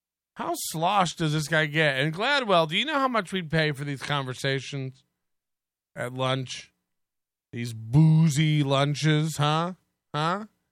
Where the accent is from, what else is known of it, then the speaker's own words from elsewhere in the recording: Midwest, United States; So at Dela, I'm a Midwesterner, although your Nigerian theory made me smile.